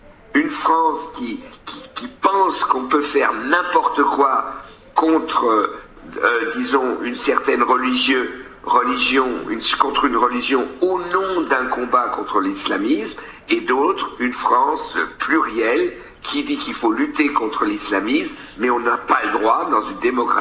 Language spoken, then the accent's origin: French; Belgium; regardez chez nous en Belgique, je l'avoue, la Belgique n'est pas toujours un bon exemple